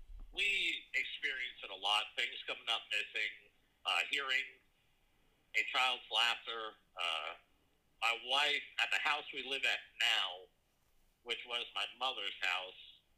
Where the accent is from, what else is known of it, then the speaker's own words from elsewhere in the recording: New Jersey, United States; Been an enthusiast of the paranormal since I was a little kid, growing up in New Jersey.